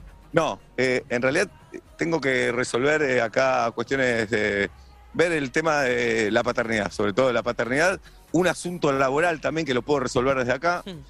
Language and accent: Spanish; Argentina; Yo soy Argentina. De la tierra de Diego y de Leonel.